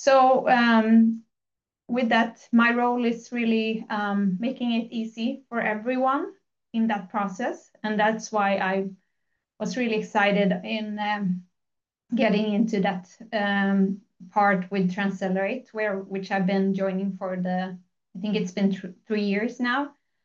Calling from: Gothenburg, Västra Götaland, Sweden; English is a second language; I'm joining from Gothenburg, Sweden. So I don't know if that's the first time, but here is Sweden.

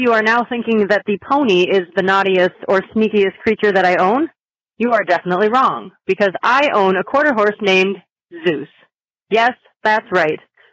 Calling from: Wisconsin, United States; Hi, this is … I'm calling from Wisconsin.

